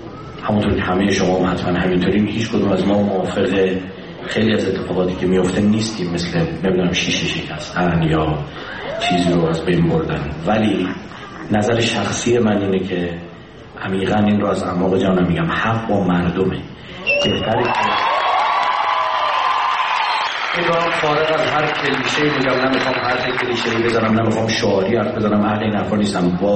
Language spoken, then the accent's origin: Persian; Iran